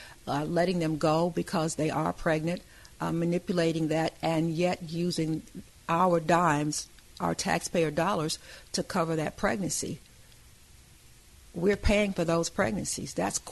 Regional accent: Mississippi, United States; And, you know, I grew up in Mississippi. I have six, there's six of us.

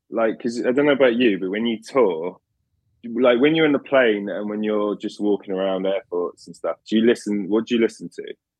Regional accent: England, United Kingdom; now in Los Angeles, United States; I mean, we grew up in England. They don't really teach Spanish at school. We learned French.

